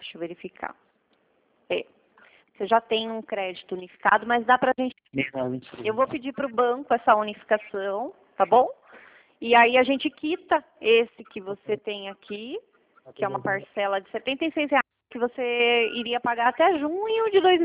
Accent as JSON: {"language": "Portuguese", "region": "São Paulo", "country": "Brazil", "said": "Eu sou daqui de São Paulo."}